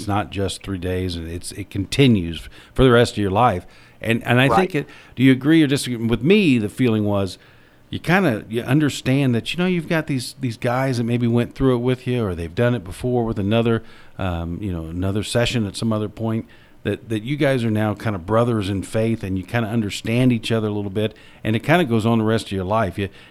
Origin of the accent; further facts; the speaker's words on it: Muncie, Indiana, United States; I grew up in Muncie